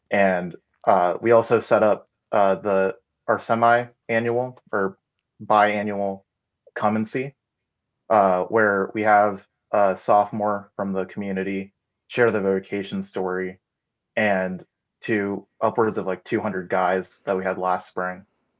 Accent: Tampa, Florida, United States; I've been here, born and raised in Tampa, Florida.

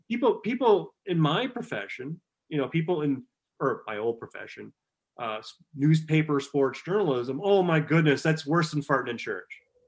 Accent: Dubuque, Iowa, United States; We grew up in Dubuque. We got the Madison CBS, so we were huge Packer fans.

